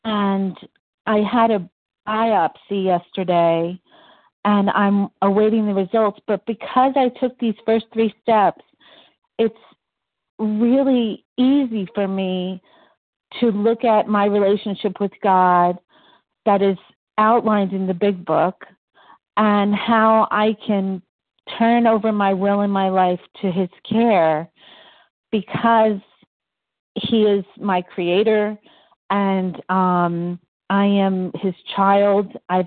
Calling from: New Jersey, United States; New Jersey.

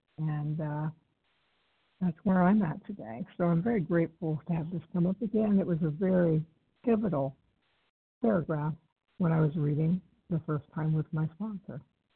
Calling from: St. Marys, Ohio, United States; I am in St. Mary's, Ohio.

